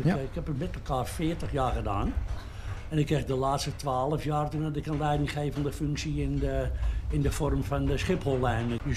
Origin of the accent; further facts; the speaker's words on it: Amsterdam, North Holland, Netherlands; dan maak je wel eens een Amsterdams grapje natuurlijk. Dat zit nou eenmaal in me. Ik ben in de Jordaan geboren, hè, en daar word je opgevoed met grapjes en met smartlappen